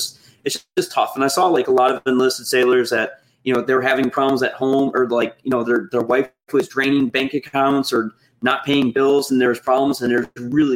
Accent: Buffalo, New York, United States; And I'm from Buffalo.

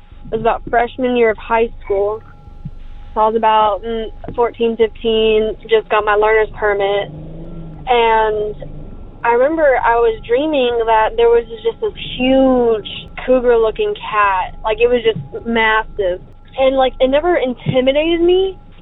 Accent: United States; I grew up around Lake Texoma. Literally, my high school was about 3 to 5 minute drive from the actual lake itself. And so I grew up around there.

